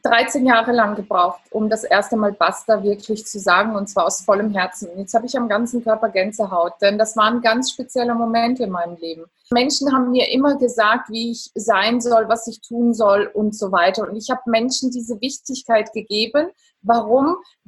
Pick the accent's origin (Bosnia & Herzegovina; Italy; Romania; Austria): Italy; German is a second language; ich bin Italienerin, ich bin hier in Italien zu Hause, jetzt momentan am Lago di Garda